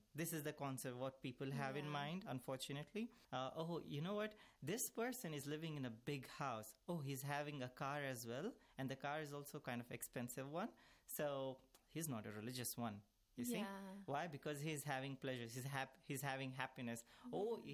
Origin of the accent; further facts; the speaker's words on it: India; Bismillah ar-Rahman ar-Rahim. … from India